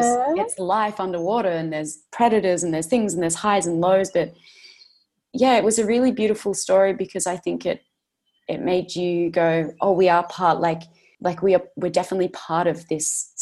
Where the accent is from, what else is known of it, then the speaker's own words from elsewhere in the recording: New South Wales, Australia; I grew up in the Northern Beaches.